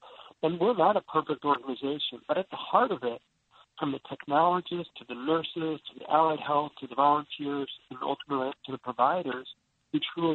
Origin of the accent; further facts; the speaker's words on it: New Jersey, United States; I grew up in New Jersey, and I actually, unlike you, wasn't familiar with Mayo Clinic when I came out here.